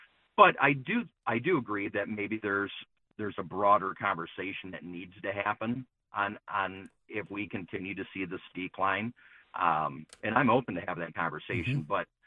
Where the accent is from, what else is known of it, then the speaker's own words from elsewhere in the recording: Michigan, United States; And so, I mean, I'm from Oakland County. Oakland County averages about 5 to 6 streaming services per household.